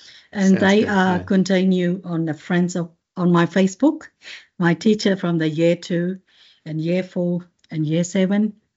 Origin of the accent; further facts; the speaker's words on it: Yangon, Yangon Region, Myanmar; I was born in Yangon, and Yangon is from Myanmar, and my father has come from India. So I was born and growing up in Burmese Indian culture community, and both of my parents are Salvation Army officers